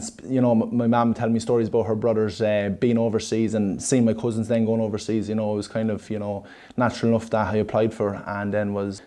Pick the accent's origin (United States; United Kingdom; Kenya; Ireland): Ireland; Monasterevin, Leinster; now in Portarlington, Ireland; I'm originally from Monstrevin, County Kildare, and I'm living in Treskin, Port Arlington